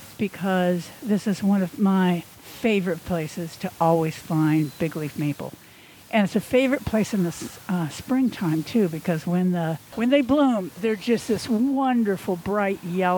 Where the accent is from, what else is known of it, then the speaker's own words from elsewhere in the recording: Midwest, United States; also born or lived in New England; And I think about, of course, growing up in the Midwest and New England, maples meant sugar maples, which meant sugar maple syrup.